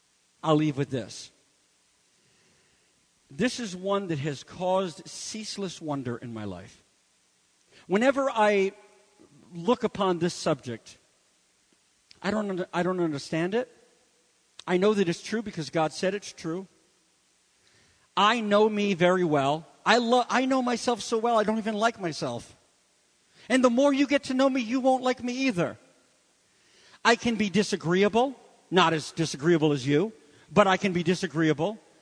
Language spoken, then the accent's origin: English; New England, United States; We're from New England. We eat caw hogs.